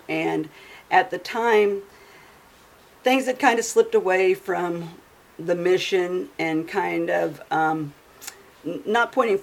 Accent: Maryville, United States; I was born and raised in Maryville, was blessed to have the opportunity to start working Special Olympics when I was just 12 years old

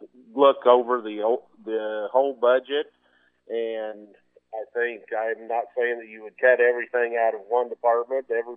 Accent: Missouri, United States; I've lived here all my life. My parents were born in Nottoway County. I was born in Nottoway County. I live right here south of Maryville.

